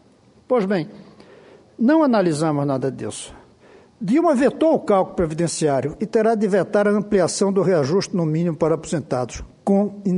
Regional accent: Brazil; porque somos brasileiros, porque esse é o nosso Brasil

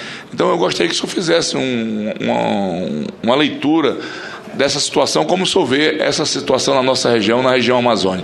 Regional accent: Acre, Brazil; Eu sou do Acre, sou senador pelo Acre.

